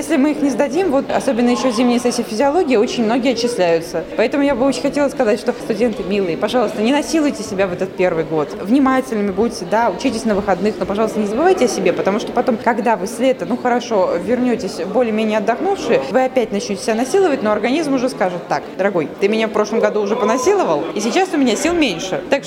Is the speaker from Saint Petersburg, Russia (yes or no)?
yes; Saint Petersburg, Russia; now in Veliky Novgorod, Russia; Я из Петербурга.